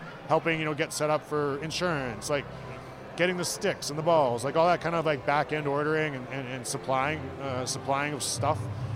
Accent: Edmonton, Alberta, Canada; I was a kid just outside Edmonton, so yeah, it was pretty storybook

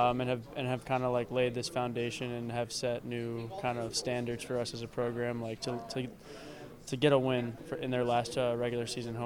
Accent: Caldwell, New Jersey, United States; he's from Cedar Grove. I'm from Caldwell. We both played for the Montclair Cobras growing up.

